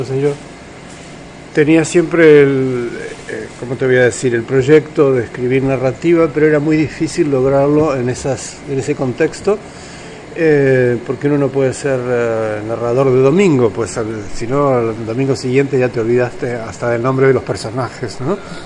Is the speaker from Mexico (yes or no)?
no; Uruguay; also born or lived in Paris / Germany / New York; soy uruguayo, como tú sabes